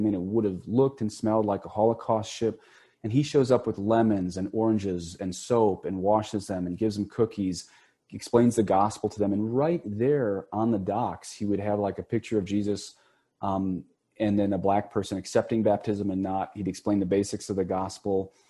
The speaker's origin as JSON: {"language": "English", "country": "Ireland", "said": "That's I'm Irish. I'm Irish Catholic, so I'm allowed."}